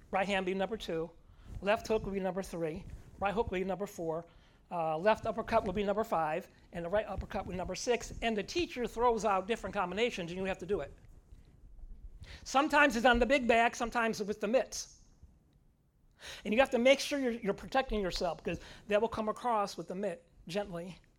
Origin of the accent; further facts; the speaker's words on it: Waterbury, Connecticut, United States; So we're from Waterbury, we're 45 minutes away.